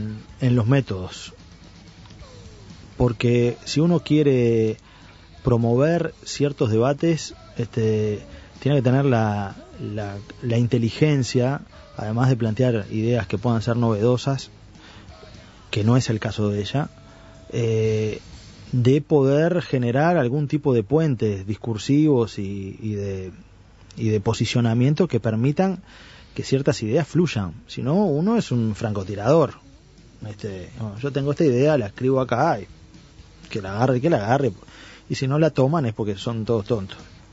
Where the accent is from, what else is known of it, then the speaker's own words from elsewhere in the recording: Uruguay; El Uruguay es distinto, nosotros no somos latinoamericanos, somos distintos. Los argentinos son una cosa a no imitar, porque nosotros no somos como ellos, tampoco somos como los brasileros.